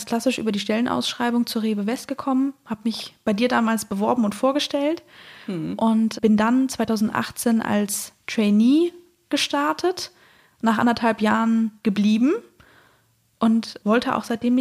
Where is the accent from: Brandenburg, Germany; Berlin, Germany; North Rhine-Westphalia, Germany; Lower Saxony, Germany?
North Rhine-Westphalia, Germany; also born or lived in Cologne; Ich komme aus dem Sauerland, habe auch viele Jahre lang während des Studiums in Köln gewohnt, bin jetzt wieder zurück in meine Heimat